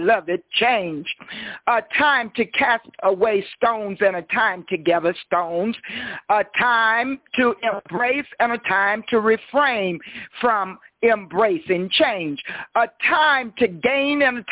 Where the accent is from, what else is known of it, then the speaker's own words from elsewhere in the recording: Monticello, Mississippi, United States; I grew up in Monticello, Mississippi, where it was rough.